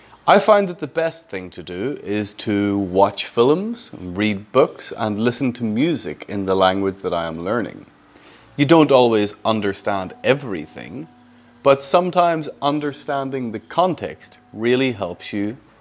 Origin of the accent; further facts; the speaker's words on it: Ireland; first language English; I'm 30 years old. I'm from Ireland and my first language is English. Although I do speak a second language